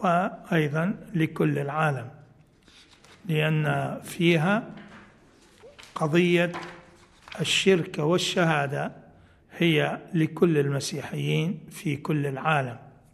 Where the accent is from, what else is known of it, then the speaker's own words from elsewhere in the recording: Iraq; وأنا كعراقي أيضا نشكره من صميم القلب